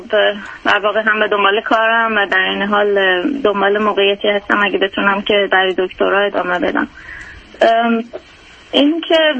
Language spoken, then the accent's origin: Persian; Iran; moved away as an adult; الان نزدیک به 7 سال هستش که من از ایران اومدم و توی هم اینجا زندگی میکنم.